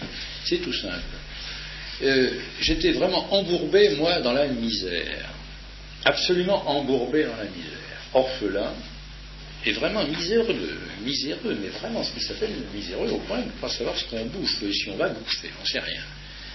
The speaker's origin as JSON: {"language": "French", "town": "Poitiers", "region": "Nouvelle-Aquitaine", "country": "France", "tie": "born or raised there", "said": "dans ma ville natale à Poitiers"}